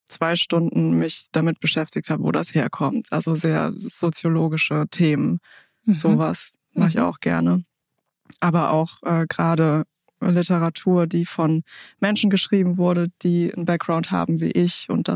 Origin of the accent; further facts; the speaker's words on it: Hesse, Germany; Ja, ich bin 38 Jahre alt, bin gebürtig aus Hessen. Mein Vater kommt aus Kenia, ist mit 21 Jahren nach Deutschland gekommen